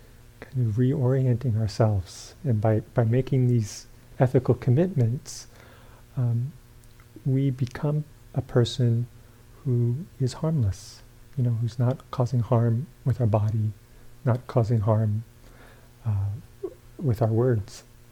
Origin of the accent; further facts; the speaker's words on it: New York City, New York, United States; I grew up in New York City, and keep my stuff with me.